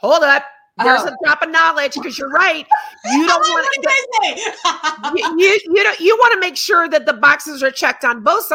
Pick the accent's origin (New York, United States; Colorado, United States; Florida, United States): Colorado, United States; I'm from Colorado, you're from California